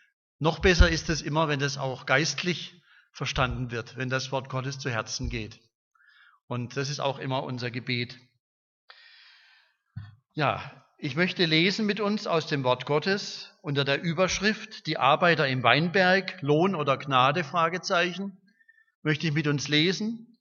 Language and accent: German; Pforzheim, Baden-Württemberg, Germany; ich komme aus Pforzheim, war schon beim Männertreffen vorgestern